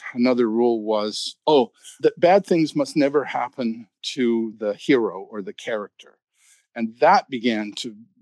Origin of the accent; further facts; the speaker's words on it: Canada; You think, gee, as a Canadian, I know